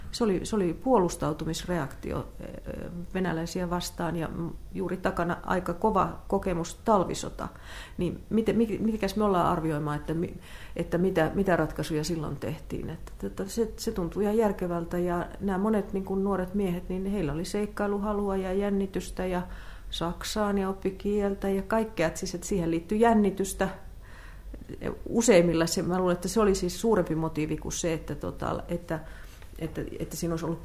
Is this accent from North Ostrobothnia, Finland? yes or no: yes; Raahe, North Ostrobothnia, Finland; kun mä oon kotoisin Raahesta